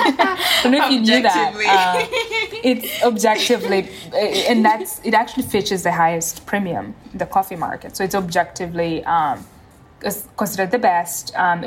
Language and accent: English; Kenya; Yeah, so I grew up in Kenya on my grandfather's coffee farm.